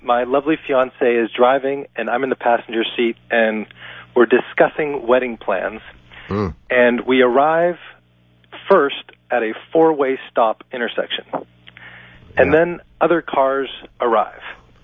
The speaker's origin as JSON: {"language": "English", "town": "Pittsburgh", "region": "Pennsylvania", "country": "United States", "lives_now": "Davis, United States", "said": "Living in Davis from Pittsburgh."}